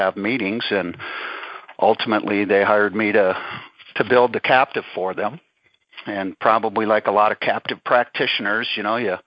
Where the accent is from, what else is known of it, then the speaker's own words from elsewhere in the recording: North Dakota, United States; moved away as an adult; now in Minneapolis, United States; I'm a native Dakota boy. I was born in South Dakota, and at age 5, I moved to North Dakota and finished up high school there